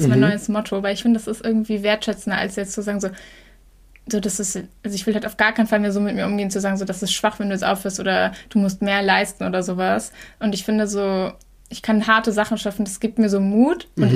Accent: Schleswig-Holstein, Germany; wir kommen aus Schleswig-Holstein, beziehungsweise sind viele in Schleswig-Holstein.

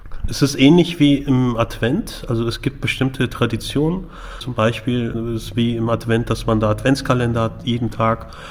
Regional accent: Cologne, North Rhine-Westphalia, Germany; born there; gebürtiger Kölner, habe in Göttingen studiert, arbeite zurzeit an den Leinetal-Schulen in Hannover als Lehrkraft

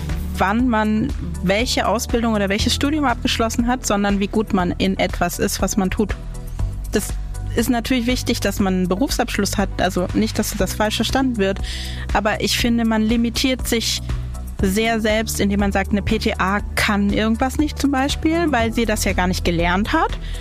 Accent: Southern Germany, Germany; wir kommen ja aus dem Süden von Deutschland

